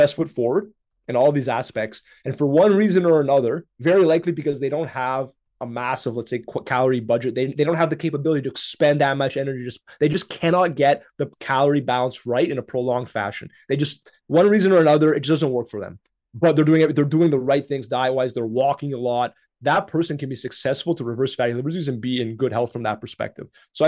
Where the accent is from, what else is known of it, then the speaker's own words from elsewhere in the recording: Canada; I'm from Canada